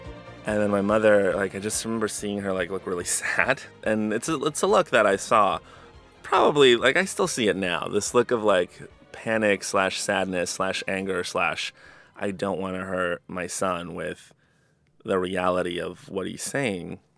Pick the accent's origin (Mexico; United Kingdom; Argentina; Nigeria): Mexico; now in Albany, United States; So we came here, somehow ended up living in Albany. So that's kind of where I grew up after growing up in Mexico.